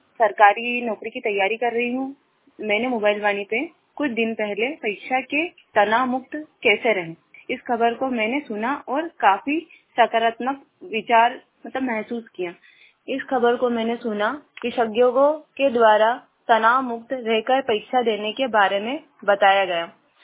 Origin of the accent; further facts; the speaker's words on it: Rajur, Madhya Pradesh, India; मैं जिला खंडवा ग्राम रजूर की रहने वाली हूँ।